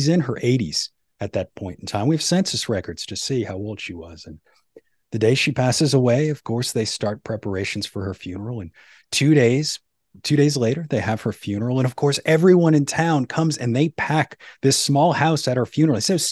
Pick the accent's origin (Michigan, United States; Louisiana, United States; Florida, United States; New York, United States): Louisiana, United States; New Orleans; And you can hear that in my own accent. You can probably hear little bits and pieces from being in this port town.